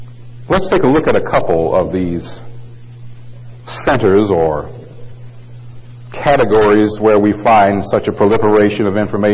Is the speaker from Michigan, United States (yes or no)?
yes; Detroit, Michigan, United States; Three of them were United States stations since I grew up in Detroit, and one was Canadian.